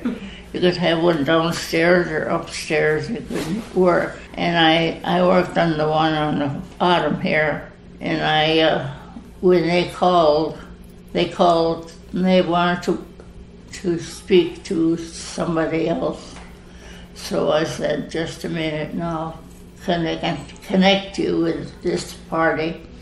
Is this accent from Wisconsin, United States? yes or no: yes; Watertown, Wisconsin, United States; In Watertown, Wisconsin.